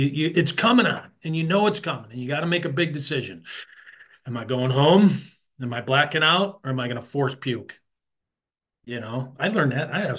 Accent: Buffalo, New York, United States; I don't know exactly when my first drink was because I grew up, like Jimmy said, we grew up in South Buffalo

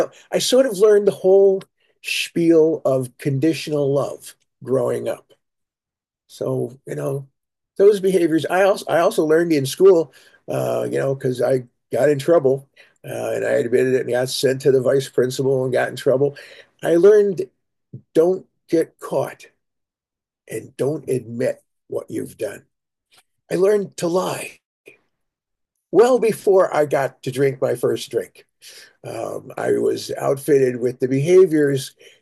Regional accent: Buffalo, New York, United States; I grew up in Western New York. Suburbs of Buffalo, New York.

